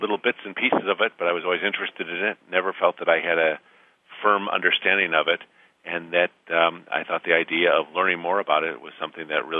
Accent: Midwest, United States; I grew up in the Midwest, and the farther you get from California, I think the less you know about the incarceration.

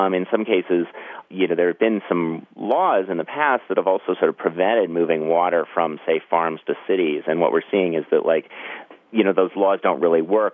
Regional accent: Colorado, United States; The place where I grew up in Western Colorado, my family actually has a small farm and we have water rights.

